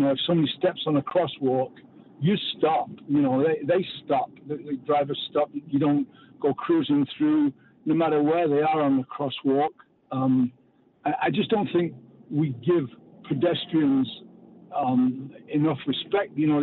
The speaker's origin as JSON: {"language": "English", "region": "England", "country": "United Kingdom", "moved": "yes", "lives_now": "United States", "said": "I'm originally from Europe. I'm from England."}